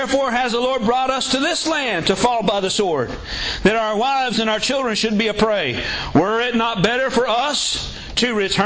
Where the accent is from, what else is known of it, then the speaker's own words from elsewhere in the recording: Pahokee, Florida, United States; But I was born in Pahokee. So I'm from here. Well, from around here.